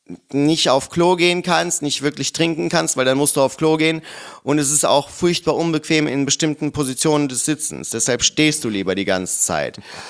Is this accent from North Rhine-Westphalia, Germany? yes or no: yes; North Rhine-Westphalia, Germany; Ich komme vom Land, bei mir war das damals genauso, wie du das gerade beschreibst, aber gleichzeitig komme ich halt aus der Provinz vor Köln.